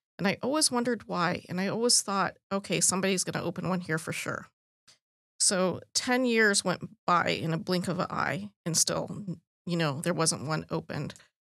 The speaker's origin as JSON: {"language": "English", "country": "Germany", "tie": "born or raised there", "also_born_or_lived": "Belgium", "lives_now": "United States", "said": "And I grew up in Germany, and I graduated from high school in Belgium."}